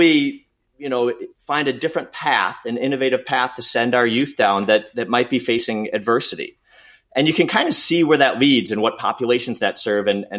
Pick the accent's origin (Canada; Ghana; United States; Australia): United States; Saint Paul, Minnesota; And I'm a Minnesota kid. I was born in St. Paul. I've lived most of my life in Minneapolis.